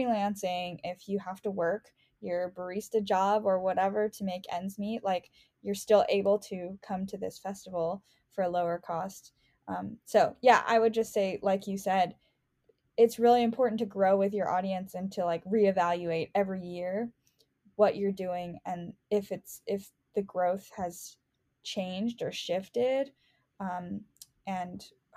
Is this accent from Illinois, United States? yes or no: yes; Chicago, Illinois, United States; That's amazing. I grew up in Rogers Park.